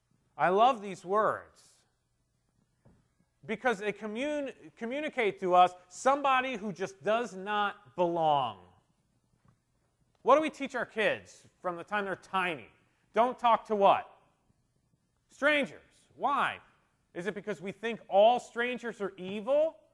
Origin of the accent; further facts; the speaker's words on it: New Jersey, United States; also born or lived in Philadelphia; when my mom first went into a coma, I moved from South Philly to South Jersey, and I remember my first day of kindergarten.